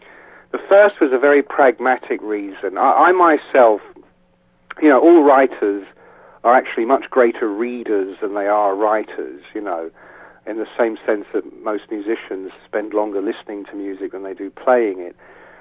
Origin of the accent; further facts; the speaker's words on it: England, United Kingdom; because I come from England.